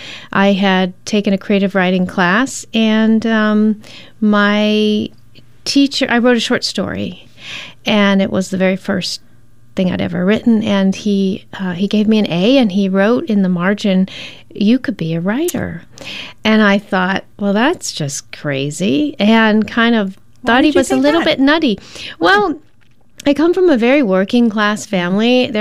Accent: Detroit, Michigan, United States; born there; also born or lived in Florida; I was born in Detroit, and my parents are all from the South, both sides of the family from the South, Georgia and West Virginia. So I grew up with a whole bunch of Southerners, lots of them, and moved to Florida

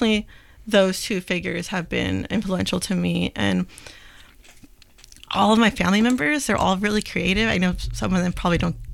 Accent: California, United States; Yeah, but I grew up closer to the desert, so like Joshua Tree, Palm Springs, than LA.

